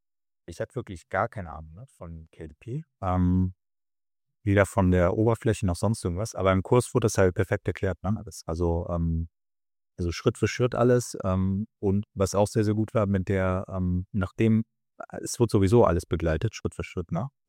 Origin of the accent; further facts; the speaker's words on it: Cologne, North Rhine-Westphalia, Germany; Ich bin 29 und ich komme aus Köln.